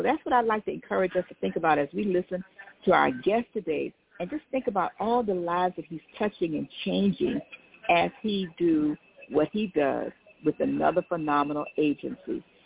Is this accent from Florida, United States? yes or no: yes; Riviera Beach, Florida, United States; my third fire station in my hometown of Riviera Beach.